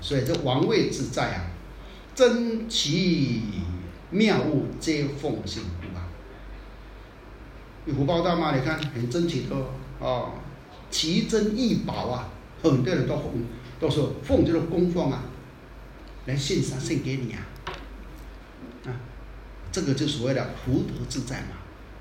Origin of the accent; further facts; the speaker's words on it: Taiwan; 我们台湾人叫行情的话，你这个人行情很不好。